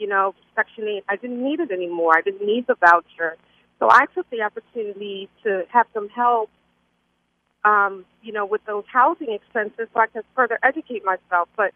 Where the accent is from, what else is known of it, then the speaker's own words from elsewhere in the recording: Baltimore, Maryland, United States; moved away; I'm originally was born and raised in Baltimore, but I've been away for 20 years.